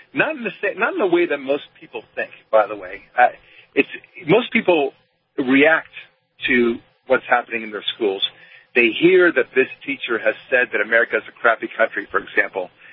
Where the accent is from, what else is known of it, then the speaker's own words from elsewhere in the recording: Israel; now in United States; I'm from Israel originally, and, you know, I'm fully American. You can hear I don't really have an accent.